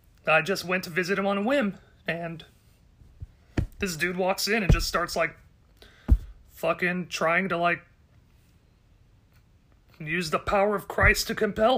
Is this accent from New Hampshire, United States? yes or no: no; Texas, United States; So, growing up in Central Texas, I guess I was surprisingly fortunate enough by being raised by two parents who didn't really seem to try to push the narrative of religion on me too hard.